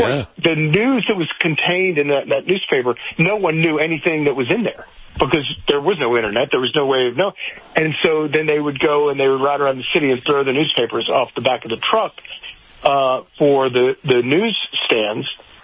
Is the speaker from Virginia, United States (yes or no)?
yes; Chatham, Virginia, United States; But yeah, so I grew up here in Chatham, Virginia. My family's been here forever.